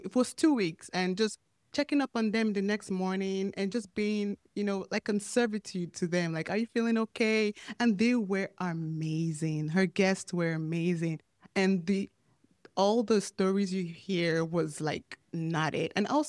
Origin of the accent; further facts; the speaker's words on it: Nigeria; back home in my home country, Nigeria